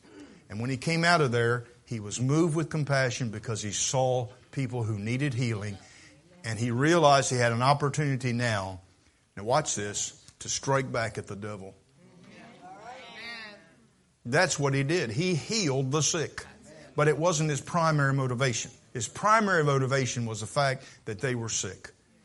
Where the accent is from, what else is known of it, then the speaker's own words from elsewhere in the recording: Vienna, Maryland, United States; I'm from Vienna. I'm sorry. We have a different language in Dorchester County.